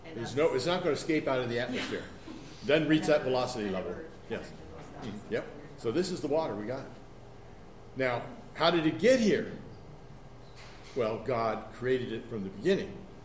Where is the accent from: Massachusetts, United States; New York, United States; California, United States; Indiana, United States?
California, United States; Because this is not California. I grew up in California. I understand those things.